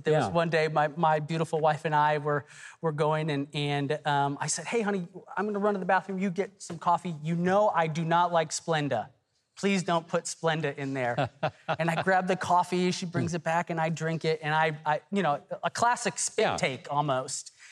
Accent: Texas, United States; I'm from Texas.

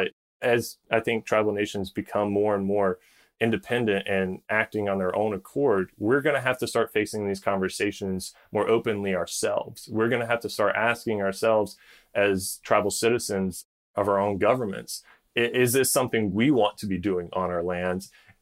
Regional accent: North Carolina, United States; You can point to the Colonial Pipeline spill in North Carolina, my home state, where it dumped over 1 million gallons into a wildlife refuge north of Charlotte.

